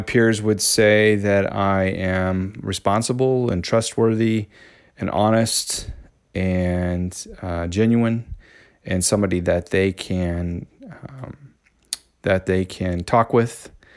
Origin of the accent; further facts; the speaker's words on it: Lincoln, Nebraska, United States; now in Springdale, United States; I grew up in Lincoln, Nebraska, went to school at the University of Nebraska.